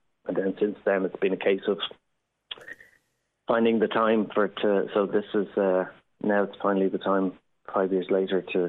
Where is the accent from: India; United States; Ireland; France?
Ireland; as Irish people, with any sense of knowledge of history, of our own history, there are so many parallels.